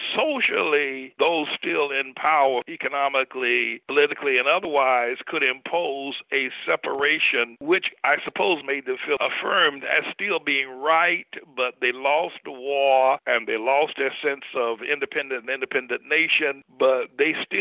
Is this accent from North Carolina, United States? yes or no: yes; North Carolina, United States; The small town I grew up in North Carolina, the sheriff was white, all the police officers were white, all the deputies were white.